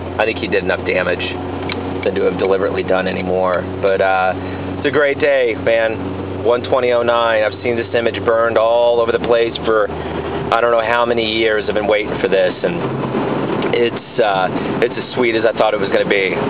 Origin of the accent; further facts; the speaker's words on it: United States; so cool, I think, about being an American, which I just don't know that I got as much as I do now.